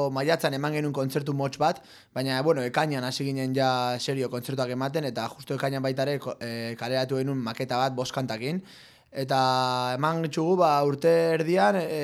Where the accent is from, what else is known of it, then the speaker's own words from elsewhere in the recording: Oiartzun, Basque Country, Spain; Oiartzunen jotzeko, gure herrian jotzeko